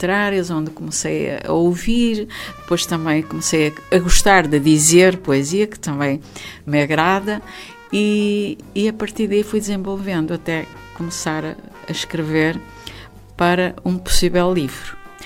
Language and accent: Portuguese; Landim, Braga, Portugal; lá pela minha terra, Landim, Famalicão, passava eu todas as semanas a buscar livros, desde que aprendi a ler